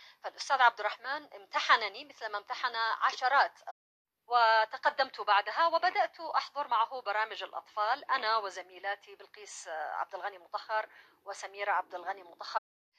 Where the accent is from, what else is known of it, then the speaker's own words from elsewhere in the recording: Taiz, Taiz Governorate, Yemen; born there; والدي ووالدتي من مواليد ذمار، ولكنني بكل فخر وسعادة عندما يختار لك التاريخ أيضا أن تهبط في مدينة جميلة ومدينة عالمية ومتنوعة مثل تعز، فهي إضافة متعلقة أيضا بالحظ أتصور. وإن كنت لا أتذكر كثيرا منها لأني كنت آخر عنقود في عائلة والدي، كنا في تعز